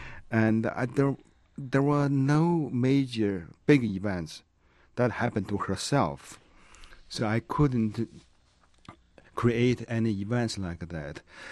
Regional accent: China; English is a second language; I remember we were brought to some mines in former Manchuria and the northeast part of China.

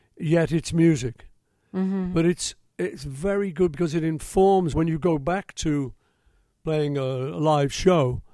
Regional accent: Liverpool, North West England, United Kingdom; as a sort of teenager growing up in Liverpool, you didn't have much money.

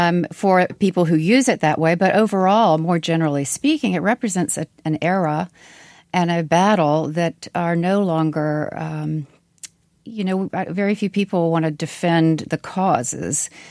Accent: South Carolina, United States; And at times I've been sort of embarrassed, honestly, to say I'm from South Carolina

